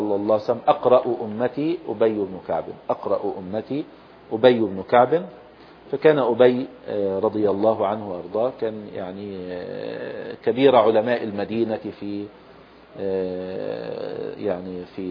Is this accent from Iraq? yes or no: no; Egypt; وعندنا في مصر كان يوجد فيها